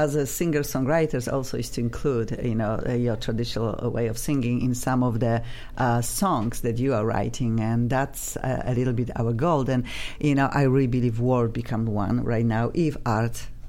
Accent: Poland; moved away as an adult; now in United States; You know, we have something in common because obviously I am from Poland, but I'm in America 25 years

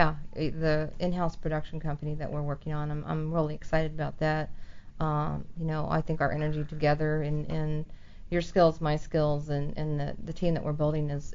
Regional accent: Pennsylvania, United States; now in New Jersey, United States; Actually, I'm from Pennsylvania originally.

